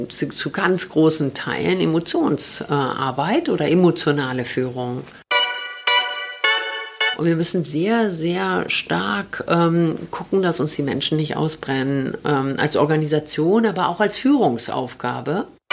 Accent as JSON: {"language": "German", "region": "Berlin", "country": "Germany", "tie": "born or raised there", "said": "Versetzt wurde ich als kleines Kind, weil meine Familie aus Westdeutschland nach Berlin umgezogen ist und die kommen aus dem Rheinland."}